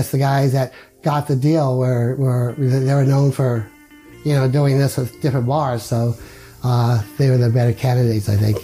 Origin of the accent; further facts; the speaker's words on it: Delano, California, United States; born there; I was born in Delano, and I knew the area